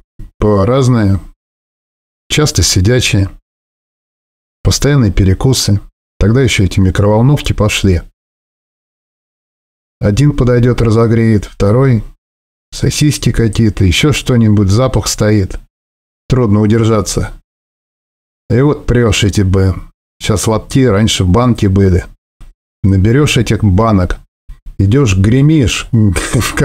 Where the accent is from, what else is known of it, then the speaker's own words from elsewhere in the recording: Moscow Oblast, Russia; мне 52 года, 192 рост. Что себе я из Подмосковья, из бывшего военного городка.